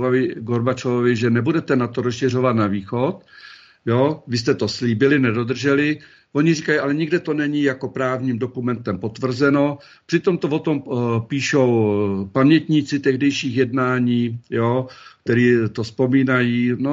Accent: Plzeň, Plzeň Region, Czechia; Já jsem původně Plzeňák

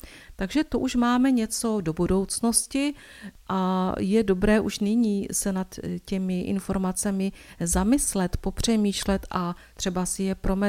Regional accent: Moravian-Silesian Region, Czechia; protože my jsme tady děvčata z Podbeskydí

